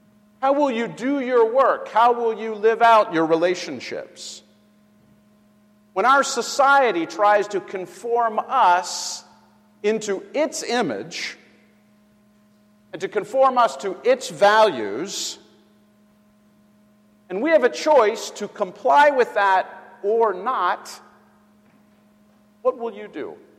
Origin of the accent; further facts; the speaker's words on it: Wilkinsburg, Pennsylvania, United States; I'm from Wilkinsburg. I live in Wilkinsburg.